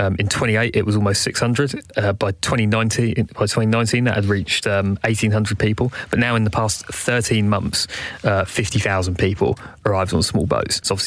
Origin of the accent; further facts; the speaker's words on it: Dover, South East England, United Kingdom; So obviously I grew up in Dover, of all places, so it was something that was discussed very regularly.